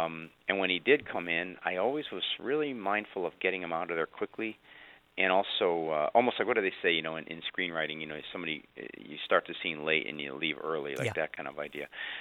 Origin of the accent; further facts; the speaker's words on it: Illinois, United States; I mean, I grew up in Illinois, and we, you know, he was constantly with us.